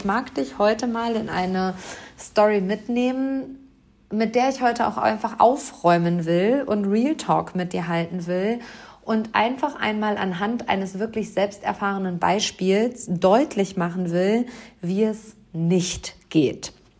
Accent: Hamm, North Rhine-Westphalia, Germany; Denn Hamm hat eine Marathonstrecke, die über Wald und Wiesen 42 Kilometer um meine Heimatstadt herumgeht.

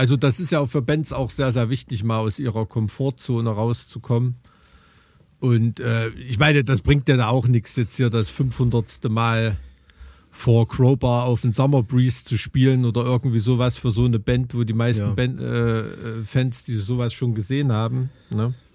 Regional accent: East Germany, Germany; selbst als Ostdeutscher

